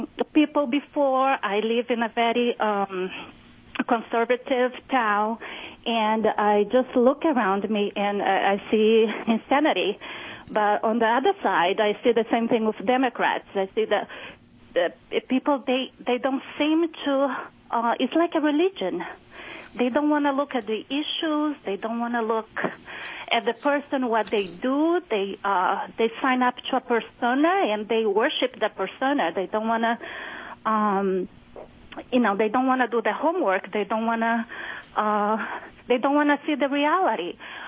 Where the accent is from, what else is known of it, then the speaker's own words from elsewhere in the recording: Brazil; I am originally from Brazil, and I remember when I was a teenager that living there was a lot of problems with people littering the beaches.